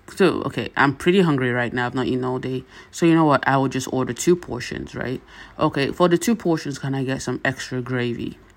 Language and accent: English; Nigeria; And we said to him, we're from Nigeria.